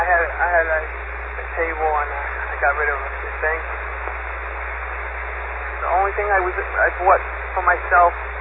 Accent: California, United States; I'm from California, it's going to take at least a week

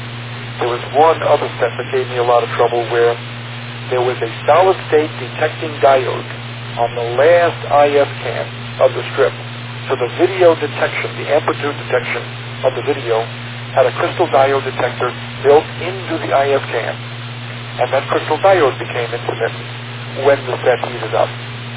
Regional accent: Middle Island, New York, United States; There was a particular set in my hometown where I was the chief repair person in Middle Island, Long Island.

